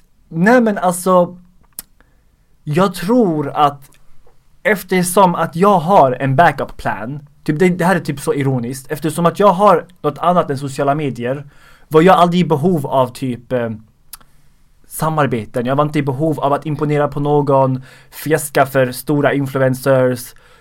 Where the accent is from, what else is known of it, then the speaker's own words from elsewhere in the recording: Skåne, Sweden; accent: Skåne dialect; så gör jag alltid skånsk dialekt. För att jag är från Skåne.